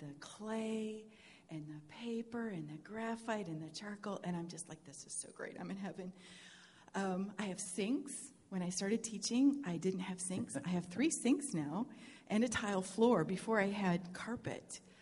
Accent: New York, United States; also born or lived in Texas; But I do hail from Texas. I grew up outside of Buffalo, New York.

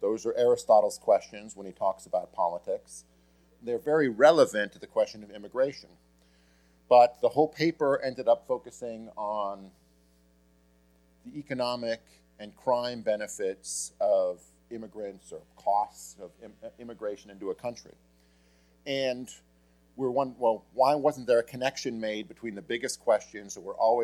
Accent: Boise, Idaho, United States; I am from Boise, Idaho. I teach at Boise State, and I'm on the board at the Ambrose School in Boise.

